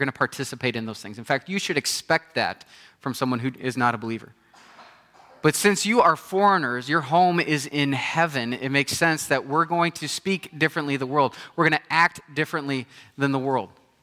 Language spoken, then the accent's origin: English; Tulsa, Oklahoma, United States; I grew up in Tulsa, Oklahoma, so I could fake it a little bit and people could understand me.